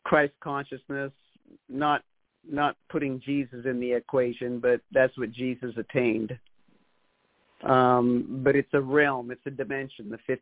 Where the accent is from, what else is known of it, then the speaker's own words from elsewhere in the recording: Great Falls, Montana, United States; And so kind of just gravitated towards sports, which I pretty much excelled at growing up in Great Falls, Montana.